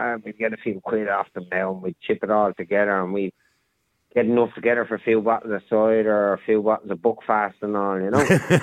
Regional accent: Galway, Connacht, Ireland; also born or lived in Dublin; I grew up in Dublin. I grew up most, first part of my life, I grew up in Galway City.

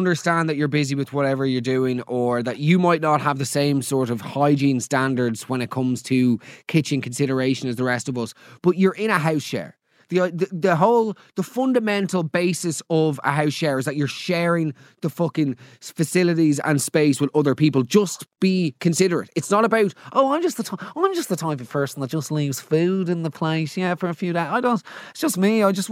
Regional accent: Dublin, Leinster, Ireland; I grew up in South Dublin, which won't come as a shock to anybody listening, lest I hide it with my accent.

